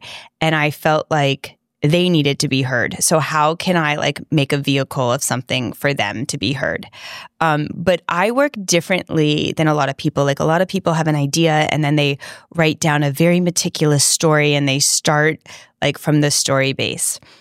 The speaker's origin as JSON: {"language": "English", "region": "Florida", "country": "United States", "tie": "born or raised there", "said": "Kim, we're so lucky because where we grew up in South Florida, I mean, we went to school and experienced friends of, like, all backgrounds."}